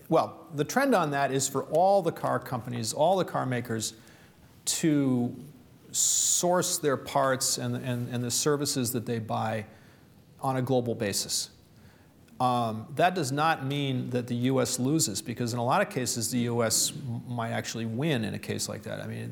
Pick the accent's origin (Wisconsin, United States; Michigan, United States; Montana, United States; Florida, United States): Michigan, United States; Detroit; I said I was from Detroit, right?